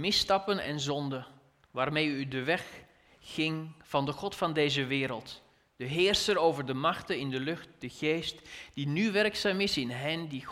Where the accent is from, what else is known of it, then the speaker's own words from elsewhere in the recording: Belgium; moved away; Nu, jullie weten allemaal, ik kom uit België.